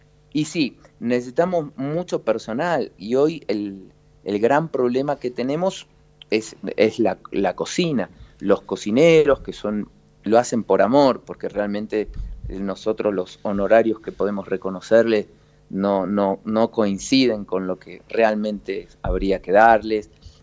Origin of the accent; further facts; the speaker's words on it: Caballito, Buenos Aires, Argentina; born there; Ah, yo nací en Caballito.